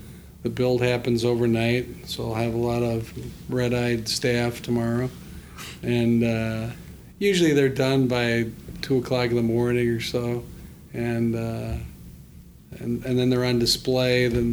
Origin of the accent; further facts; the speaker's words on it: Evanston, Illinois, United States; I grew up in Evanston, was a Red Lion rider from the time I was in middle school to go down to Cubs games and sit in the bleachers